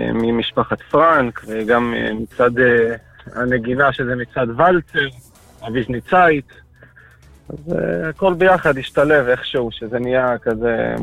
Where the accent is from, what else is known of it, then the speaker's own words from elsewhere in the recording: Bnei Brak, Tel Aviv District, Israel; אני גדלתי בבני ברק